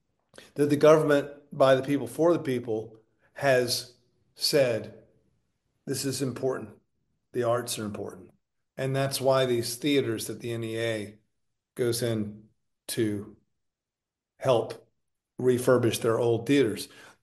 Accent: the South, United States; As a Southerner, remember when you'd see a movie and there's one stupid son of a bitch in the whole movie

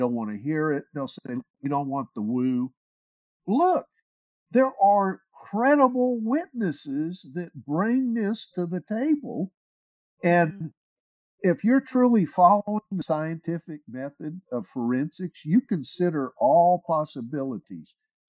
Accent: West Coast, United States; Well, look, I grew up out on the West Coast hunting, fishing, camping in some prime Bigfoot area

